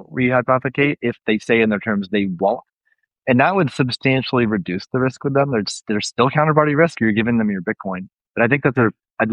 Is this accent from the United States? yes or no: yes; Iowa, United States; I grew up in Iowa, went to Iowa State.